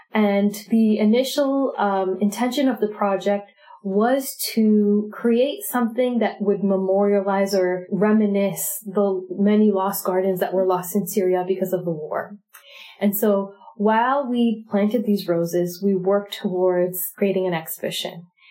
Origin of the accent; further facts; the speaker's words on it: Scarborough, Ontario, Canada; My family immigrated and lived in Scarborough. I grew up in Scarborough, and it's a place where people from many elsewheres come from, and they plant roots and they create a life.